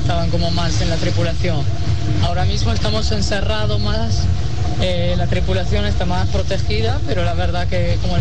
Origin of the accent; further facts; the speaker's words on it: Italy; Spanish is a second language; now in United States; yo, que soy de Italia, pero ahora mismo vivo en Estados Unidos.